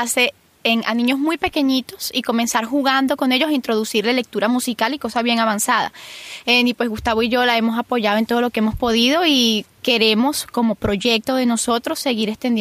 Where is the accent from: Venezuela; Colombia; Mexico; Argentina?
Venezuela; Nos sentimos identificados de muchas maneras nosotros como venezolanos con ustedes